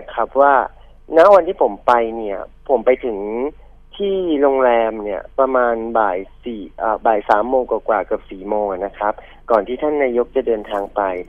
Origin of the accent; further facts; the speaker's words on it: Rayong, Thailand; เพราะผมรู้ข่าวก็เราเป็นคนระยองอะคร